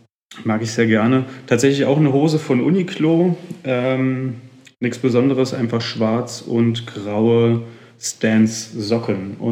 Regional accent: Berlin, Germany; Ich komme ja aus Berlin

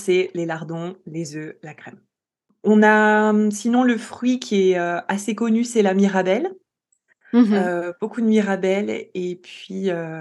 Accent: Grand Est, France; Je dirais que en Lorraine, on parle le français de Paris

